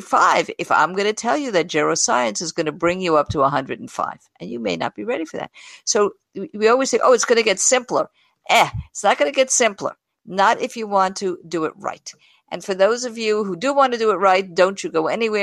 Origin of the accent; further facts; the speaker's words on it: Brooklyn, New York, United States; He sees Ron is very fancy, but I'm from Brooklyn. I'm not so fancy.